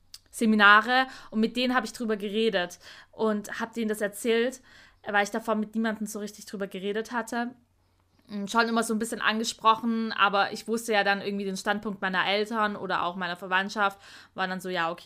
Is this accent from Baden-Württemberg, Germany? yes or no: yes; Heilbronn, Baden-Württemberg, Germany; Ich meine, ich hätte das locker in Heilbronn, also meiner Heimatstadt, weiterführen können.